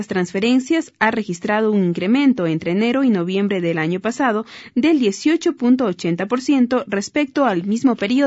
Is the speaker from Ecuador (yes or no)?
yes; Ecuador; Para quienes somos ecuatorianos, esta fecha tiene un profundo significado por el amor a la patria